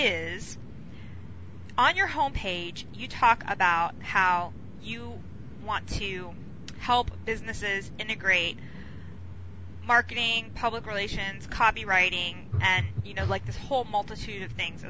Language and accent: English; Miami, Florida, United States; I guess growing up in Miami, I've got that Spanish roll the R thing going.